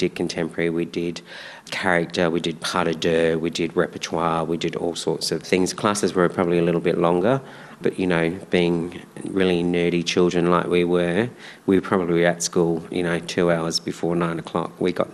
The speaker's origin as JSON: {"language": "English", "town": "Mordialloc", "region": "Victoria", "country": "Australia", "tie": "born or raised there", "said": "Well, growing up in Mordialloc was, you know, it was just sort of a normal environment for a kid to grow up in the suburbs, really."}